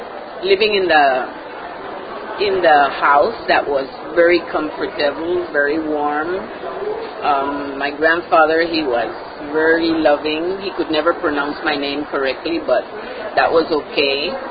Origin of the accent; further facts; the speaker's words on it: Rio Abajo, Panamá, Panama; also born or lived in Canal Zone; I was born in the Canal Zone, and I lived there for about a year. And then we came to live in Rio Abajo.